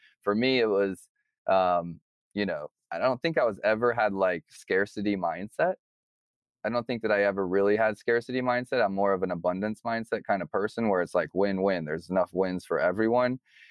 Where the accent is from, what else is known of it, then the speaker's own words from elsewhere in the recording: Midwest, United States; You know, you talk about there's this fine line, and we're from the Midwest, okay?